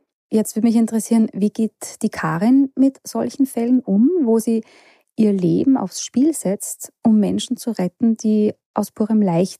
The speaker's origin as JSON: {"language": "German", "region": "Lower Austria", "country": "Austria", "said": "ich komme aus der Wachau und nicht aus den Bergen"}